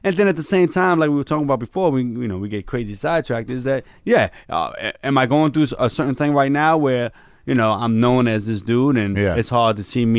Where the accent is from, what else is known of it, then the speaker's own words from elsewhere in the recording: New York, United States; I'm an actor. I grew up in New York.